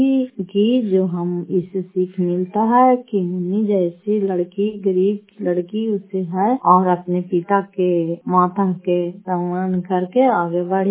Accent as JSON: {"language": "Hindi", "town": "Fatehpur", "region": "Bihar", "country": "India", "said": "घर फतेहपुर पंचायत मकौता जिला नालंदा करार पचरा ब्लॉक की निवासी हूँ"}